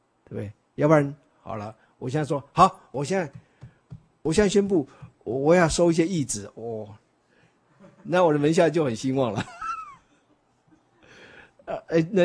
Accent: China; 所以因为我们中国人呢，就是喜欢爱攀亲

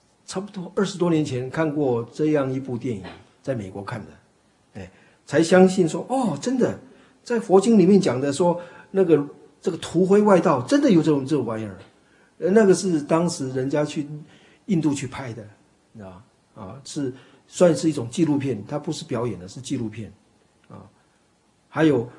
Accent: Taiwan; 我们台湾话怎么讲？

